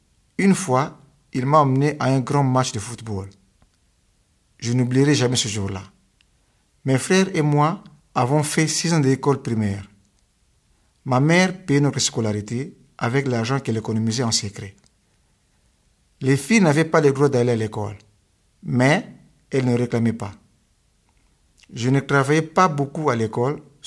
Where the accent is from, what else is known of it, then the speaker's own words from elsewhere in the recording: Kinshasa, DR Congo; moved away as an adult; now in Zug, Switzerland; J'ai grandi à Kinshasa avec mes 4 frères et sœurs. Je suis le 4e de ma famille.